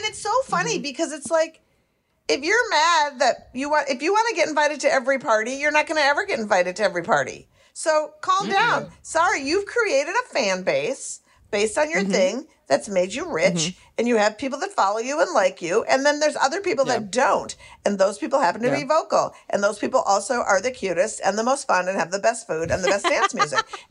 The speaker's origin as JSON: {"language": "English", "town": "Minneapolis", "region": "Minnesota", "country": "United States", "said": "And I'm from Minneapolis."}